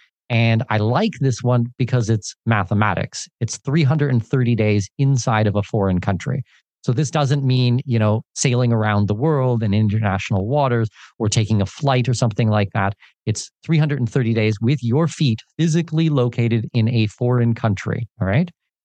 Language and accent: English; Canada; I'm a Canadian citizen.